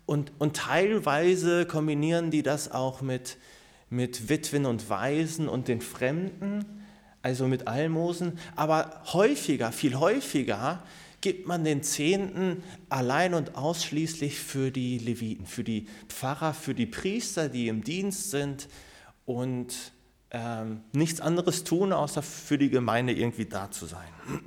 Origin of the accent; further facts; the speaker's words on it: Hagen, North Rhine-Westphalia, Germany; Wo ich aufgewachsen bin in Hagen, in der Baptistengemeinde